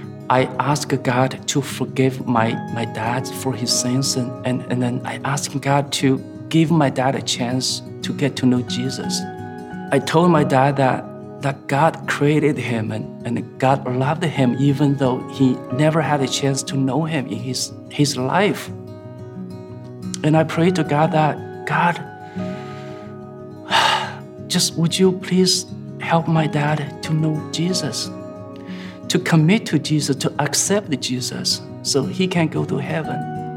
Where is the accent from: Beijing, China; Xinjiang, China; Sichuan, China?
Sichuan, China; I was born and raised in Sichuan province in southwest of mainland China.